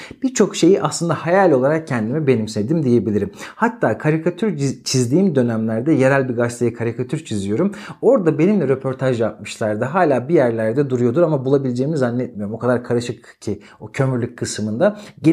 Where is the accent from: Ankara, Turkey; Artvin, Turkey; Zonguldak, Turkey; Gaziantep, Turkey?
Ankara, Turkey; Büyük bir kısmınız benim Ankaralı olduğumu biliyordur zaten. Ankara'da doğdum. Ankara'da ilkokul, ortaokul ve liseyi okudum.